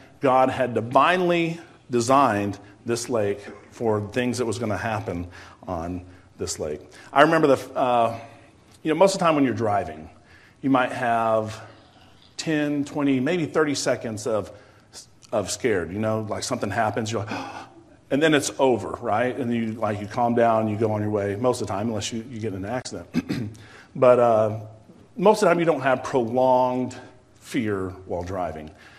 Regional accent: Arkansas, United States; I grew up in Arkansas, and so we know what cold and warm air do.

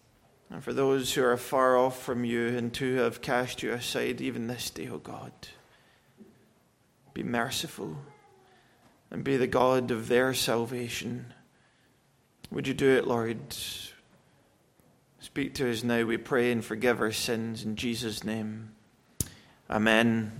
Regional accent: United Kingdom; now in United States; I'm not saying this as a Brit. I'm saying this as a someone who lives in America.

